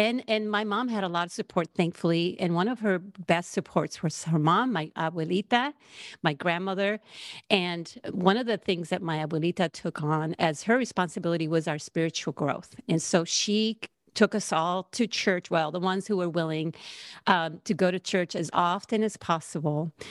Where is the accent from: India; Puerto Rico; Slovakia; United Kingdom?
Puerto Rico; Naranjito; I was born and raised in Naranjito, Puerto Rico. It's, if some people don't know where Puerto Rico is, it's in the Caribbean. It's a small island. I literally grew up in the jungle, in the middle of the island, up in the mountains, one of seven kids.